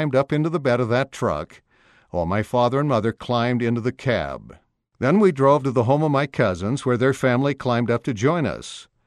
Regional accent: Monterrey, Nuevo León, Mexico; I grew up in Monterrey, Mexico, in the state of Nuevo León. My parents were faithful Latter-day Saints

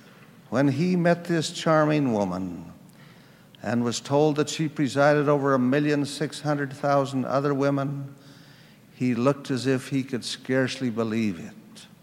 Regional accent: Utah, United States; born or raised there

